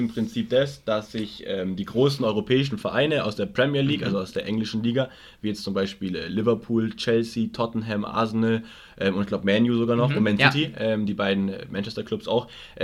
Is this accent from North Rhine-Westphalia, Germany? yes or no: no; Munich, Bavaria, Germany; Also München, klar ist München so meine Heimatstadt und auch deine.